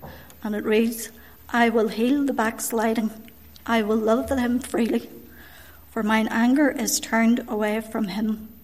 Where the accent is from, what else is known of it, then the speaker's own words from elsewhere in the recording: Armagh, Northern Ireland, United Kingdom; I was born in Armagh and I've lived in the city all my life.